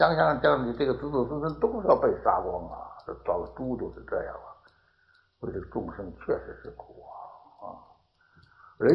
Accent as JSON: {"language": "Chinese", "region": "Tibet", "country": "China", "said": "但我们西藏人不是这样"}